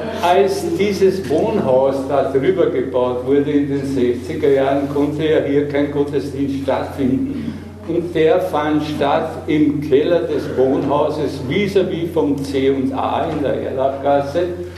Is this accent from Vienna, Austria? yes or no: yes; Vienna, Austria; Ich bin ja aus Penzing dahergezogen und war, sage ich mal, vom Umfeld sehr verwöhnt.